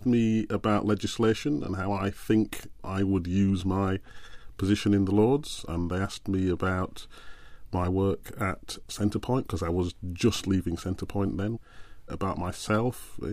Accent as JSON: {"language": "English", "town": "Wakefield", "region": "Yorkshire and the Humber", "country": "United Kingdom", "tie": "born or raised there", "said": "growing up in Wakefield, being one of a few black families in Wakefield."}